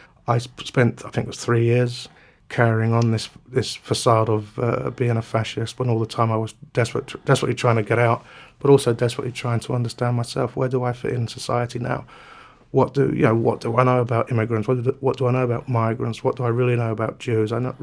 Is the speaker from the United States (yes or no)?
no; London, United Kingdom; Growing up in South East London with three brothers, living on a council estate